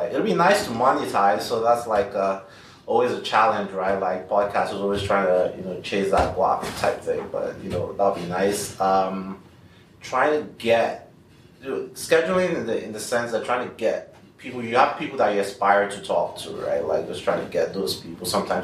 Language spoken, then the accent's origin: English; Nigeria; now in United States; I am Nigerian, so I do that.